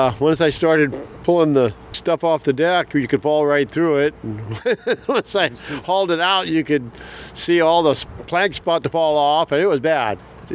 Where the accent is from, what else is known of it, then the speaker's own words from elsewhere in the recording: Gig Harbor, Washington, United States; I grew up in Gig Harbor. At that time, it was made up of primarily fishermen. You were either too young to fish, or you were too old to fish, or you fished. It's kind of just the way it was.